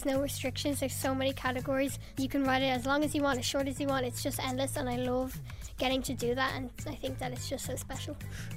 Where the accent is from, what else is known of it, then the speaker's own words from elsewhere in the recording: Kildare, Leinster, Ireland; I'm 12 years old and I'm from Kildare.